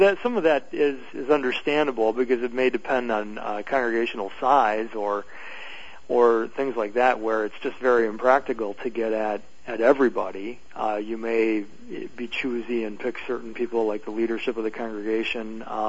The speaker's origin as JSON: {"language": "English", "town": "Watertown", "region": "Wisconsin", "country": "United States", "tie": "born or raised there", "said": "Yes, I grew up in Watertown, which is about an hour west of Milwaukee, right between Milwaukee and Madison."}